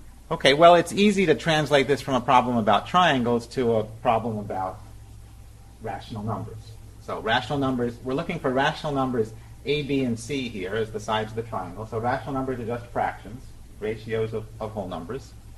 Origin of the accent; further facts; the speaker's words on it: United States; I grew up in Washington. This is my first time in this building, and it's a pleasure to be here.